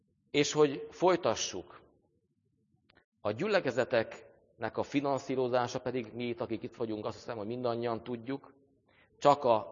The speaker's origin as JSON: {"language": "Hungarian", "country": "Hungary", "said": "Magyar állampolgárok? Igen, magyarok is vagyunk."}